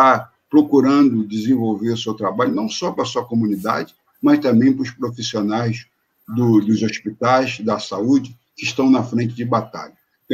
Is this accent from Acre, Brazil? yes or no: no; Rio de Janeiro, Brazil; eu sou sambista, sou nascido e criado no Morro de Mangueira. Nasci no tempo de parteira.